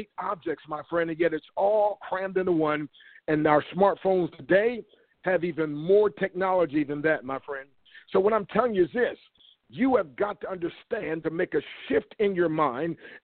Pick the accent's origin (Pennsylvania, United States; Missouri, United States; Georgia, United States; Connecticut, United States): Pennsylvania, United States; Harrisburg; I'm from Harrisburg, and that's only about 25 minutes away.